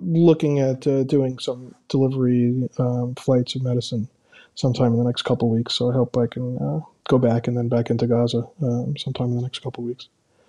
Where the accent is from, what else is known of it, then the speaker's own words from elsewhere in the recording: New York, United States; which is I always did as a hobby from the time I was a kid growing up in New York.